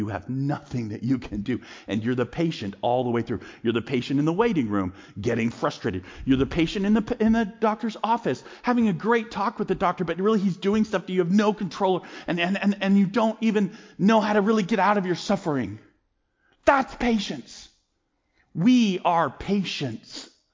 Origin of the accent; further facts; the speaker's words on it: United States; As I'm an American and I have plenty of freedom to go do what I want